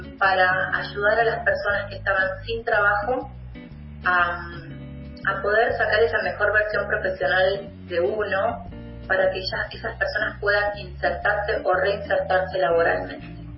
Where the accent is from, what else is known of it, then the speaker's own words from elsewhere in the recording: Argentina; Al menos en mi país, en Argentina, está todo tan digitalizado